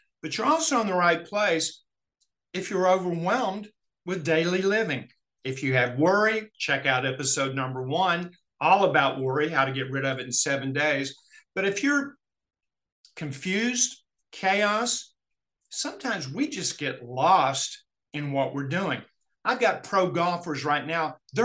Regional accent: Kentucky, United States; But we're going to where I was raised in Appalachia. Muck Roberts Holler. From birth to third grade, I lived in a house that had a dirt floor, outhouse to go to the bathroom, well water.

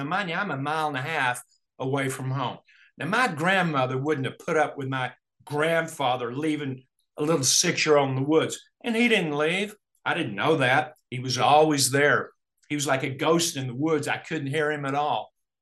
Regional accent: Kentucky, United States; But we're going to where I was raised in Appalachia. Muck Roberts Holler. From birth to third grade, I lived in a house that had a dirt floor, outhouse to go to the bathroom, well water.

